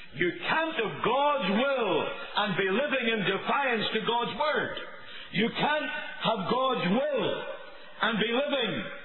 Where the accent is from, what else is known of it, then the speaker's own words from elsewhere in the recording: Belfast, Northern Ireland, United Kingdom; the little church I grew up in Belfast.